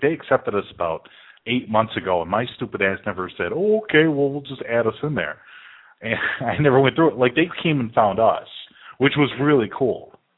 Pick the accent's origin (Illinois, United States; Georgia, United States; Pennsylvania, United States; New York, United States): Illinois, United States; Chicago; And I'm not just, you know, kissing ass because it's my hometown, but Chicago's pretty nuts.